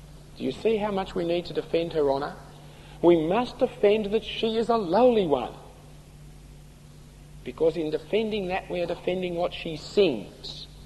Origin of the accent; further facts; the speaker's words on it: Australia; accent: Strine; Those of you who know Greek, please excuse my strine accent in Greek.